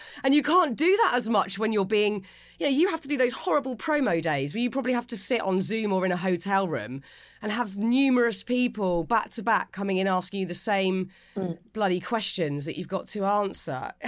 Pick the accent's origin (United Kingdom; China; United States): United Kingdom; Pinner, London; And we're both from Pinner. So there's my in.